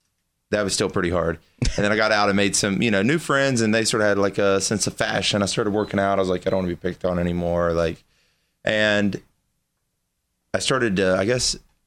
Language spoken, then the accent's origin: English; Heidelberg, Baden-Württemberg, Germany; also born or lived in Fort Polk, United States; So I grew up and raised in Heidelberg, which I just went back there last year